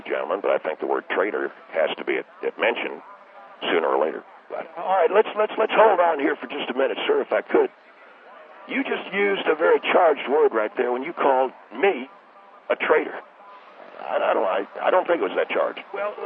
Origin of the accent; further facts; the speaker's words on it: the South, United States; I'm a Southerner too, sir, but I'm a patriot of the United States of America